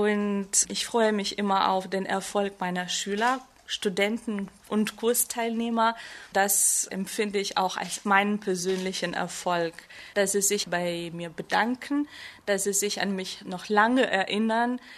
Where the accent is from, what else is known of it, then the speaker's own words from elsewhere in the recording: Ukraine; now in Montreal, Canada; ich komme jetzt aus Montreal, Kanada. Ich sage jetzt, weil ich ursprünglich aus der Ukraine stamme